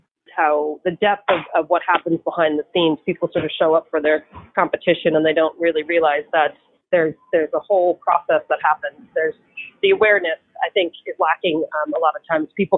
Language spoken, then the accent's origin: English; Massachusetts, United States; now in Florida, United States; here I am from Massachusetts and now I live in Florida